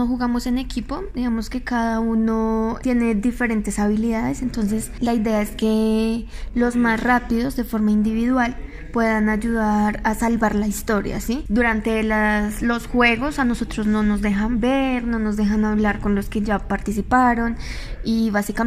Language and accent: Spanish; Manta, Cundinamarca, Colombia; also born or lived in Guateque, Boyacá; Yo nací en Guateque, Boyacá, y me crié mis primeros años en Manta, Cundinamarca